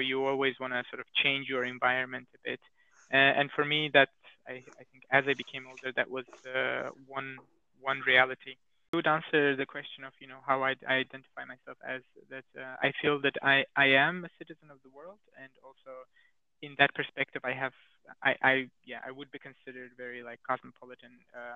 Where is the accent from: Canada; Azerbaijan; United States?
Azerbaijan; So I was born in Azerbaijan and I was brought up there and I spent quite a significant amount of my life in Azerbaijan.